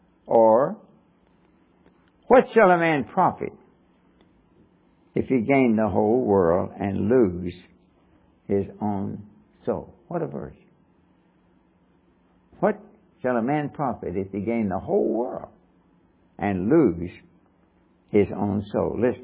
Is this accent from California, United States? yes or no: no; Kentucky, United States; when I was a boy growing up in Kentucky, I started listening to Kentucky basketball games early.